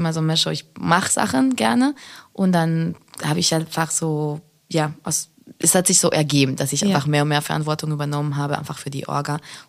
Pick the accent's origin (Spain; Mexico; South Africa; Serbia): Spain; now in Berlin, Germany; Und ich bin ja nach Berlin gekommen, ich bin in Spanien aufgewachsen. Bin nach Berlin gekommen, weil Berlin sich wie eine viel freiere Stadt gefühlt hat für mich.